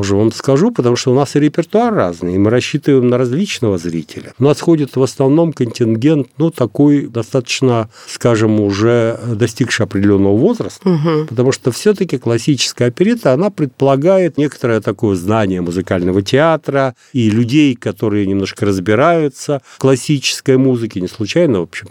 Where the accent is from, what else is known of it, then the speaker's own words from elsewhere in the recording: Novosibirsk, Novosibirsk Oblast, Russia; Я родился и всю жизнь прожил в Новосибирске. Хотя мои родители переехали с Украины во время эвакуации, и оттуда родом они. Но я родился в Новосибирске и считаю уже, наверное, себя таким сибиряком уже основателем.